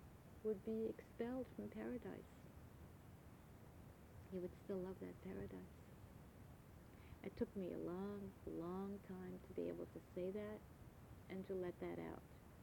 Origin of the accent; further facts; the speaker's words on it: Germany; moved away; they knew by my parents' appearance for sure that I came from Germany. And I told them I was